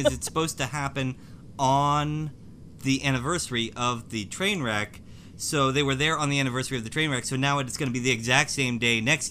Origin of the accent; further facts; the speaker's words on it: Newton, New Jersey, United States; I grew up in Newton, New Jersey, and I talk with Mark from Weird New Jersey all the time about it. Newton is like the weirdest town in all of New Jersey.